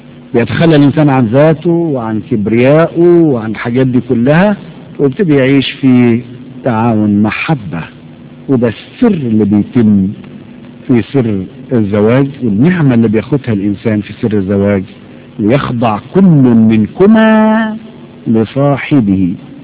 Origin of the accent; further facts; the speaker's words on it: Cairo, Cairo Governorate, Egypt; وعشان كده عندنا في القاهرة مصر بيعملوا دلوقتي كشف طبي على الزوجين قبل الإكليل